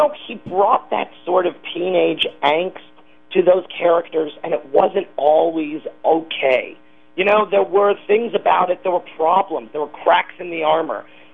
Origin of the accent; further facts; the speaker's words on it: Chicago, Illinois, United States; now in Los Angeles, United States; Illinois. Yeah, I was raised in Chicago. And it was cool to see somebody in the Chicago suburbs.